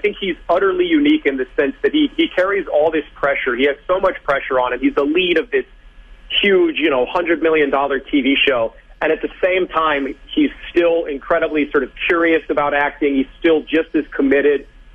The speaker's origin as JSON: {"language": "English", "town": "Mount Vernon", "region": "Iowa", "country": "United States", "tie": "born or raised there", "lives_now": "Montana, United States", "said": "So I grew up in Iowa in a tiny town called Mount Vernon in eastern Iowa. So I kind of grew up surrounded by farms"}